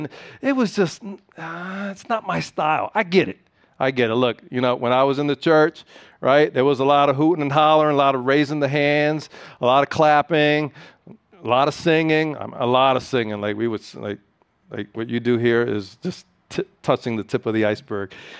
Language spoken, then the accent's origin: English; Philadelphia, Pennsylvania, United States; now in Piscataway, United States; I was like, well, I came from Philly. I got a job at AT&T, and they're like, you're working at Piscataway.